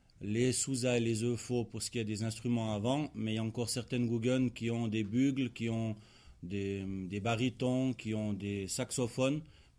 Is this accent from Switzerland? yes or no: yes; Le Mouret, Fribourg, Switzerland; Chez nous, au Mouret, c'est à partir de 16 ans